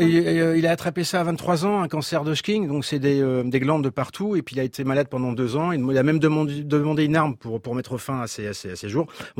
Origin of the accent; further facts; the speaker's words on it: Thionville, Grand Est, France; je suis né à Thionville, ouais, tout à fait.